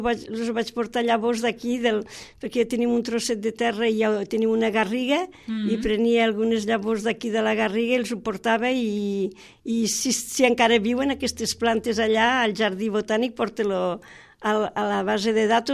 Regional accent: Catalonia, Spain; also born or lived in Switzerland; jo sóc catalana, sóc de la Cala

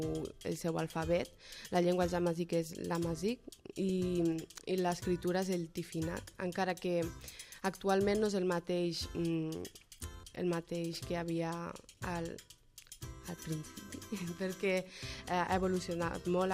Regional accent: Morocco; Jo vinc del Marroc, bueno, soc d'origen marroquins, però formo part d'una cultura, d'una tribu que és molt antiga, del nord de l'Àfrica, que són els amazics

